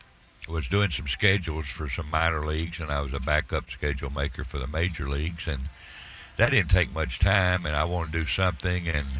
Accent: Nashville, Tennessee, United States; I grew up in West Nashville.

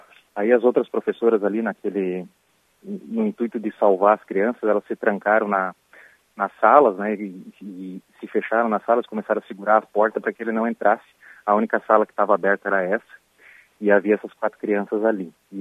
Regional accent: Santa Catarina, Brazil; also born or lived in Rio Grande do Sul; Eu sou gaúcho, mas acabei me criando aqui em Santa Catarina.

